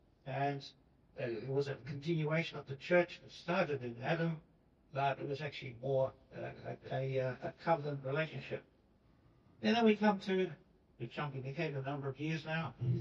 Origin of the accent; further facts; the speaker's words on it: Australia; accent: Australian; hopefully, with my Australian accent, hopefully you can understand me